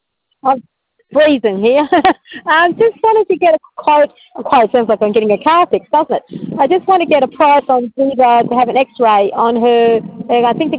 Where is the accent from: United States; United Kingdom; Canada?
United Kingdom; Stafford, West Midlands; but I come from Stafford, so I need an 11 o'clock appointment after Tuesday